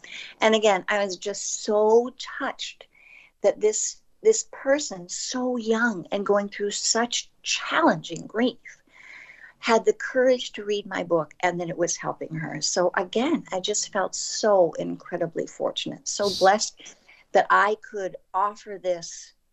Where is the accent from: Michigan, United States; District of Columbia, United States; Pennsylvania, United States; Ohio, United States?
Ohio, United States; Cleveland; I have a friend in Cleveland, Ohio. I'm from Cleveland.